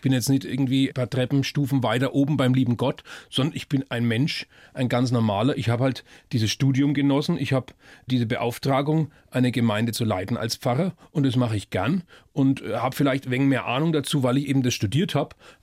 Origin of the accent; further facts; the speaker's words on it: Bavaria, Germany; ich bin ja Franke